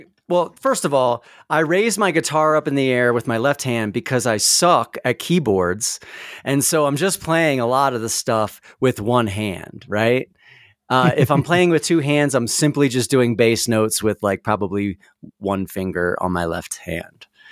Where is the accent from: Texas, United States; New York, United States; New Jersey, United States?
New Jersey, United States; So I come from I'm from New Jersey. I grew up on